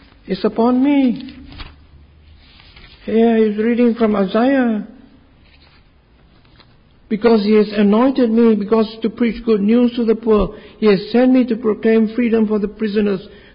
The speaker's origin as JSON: {"language": "English", "country": "Singapore", "tie": "born or raised there", "said": "I was born and bred in Singapore, and when I return to Singapore, I often meet friends, classmates"}